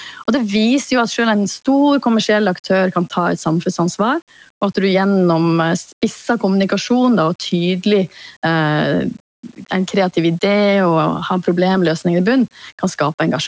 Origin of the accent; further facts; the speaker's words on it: Årdal, Vestland, Norway; accent: Vestland dialect; moved away as an adult; now in Oslo, Norway; Jeg har jo en vestlandsdialekt, så jeg jo egentlig opprinnelig fra Årdal I Sogn.